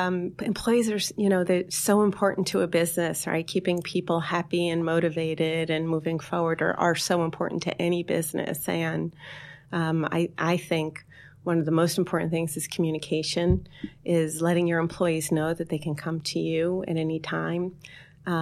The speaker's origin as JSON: {"language": "English", "town": "Astoria", "region": "New York", "country": "United States", "said": "Originally from Astoria, actually."}